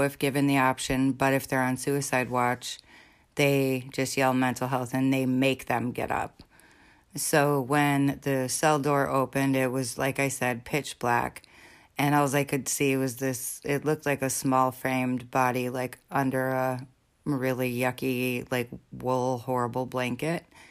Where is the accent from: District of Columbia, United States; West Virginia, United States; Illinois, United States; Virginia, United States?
Illinois, United States; Chicago; I'm pretty sure I've known murderers in my life, just based on me growing up in Chicago and different things, maybe.